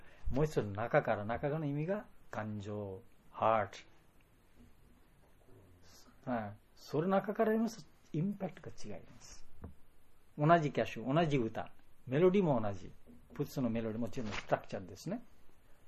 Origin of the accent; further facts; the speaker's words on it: Germany; Japanese is a second language; 私は少しドイツ出身で歌えますから